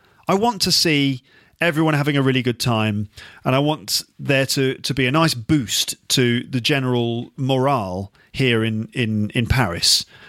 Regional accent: England, United Kingdom; Of course, I'm English, born and bred, so I'm an England fan

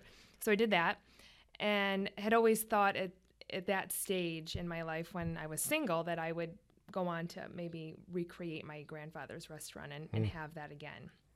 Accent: Griffith, Indiana, United States; also born or lived in Chicago; now in Munster, United States; I grew up in Griffith, actually. Okay. And then after college, lived in the city in Chicago for about 8 or 9 years, and then came back.

